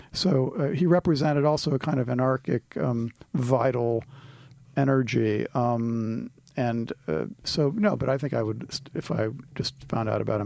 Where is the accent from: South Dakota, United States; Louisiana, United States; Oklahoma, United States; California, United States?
California, United States; Well, it's interesting because, again, I'm a Californian